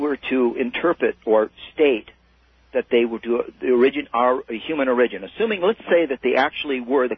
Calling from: Pomona, California, United States; I'm from Pomona.

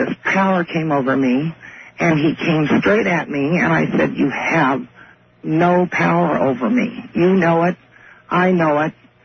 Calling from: Lincoln, Nebraska, United States; I'm calling from Lincoln, Nebraska, and I'm listening to you at KFAB.

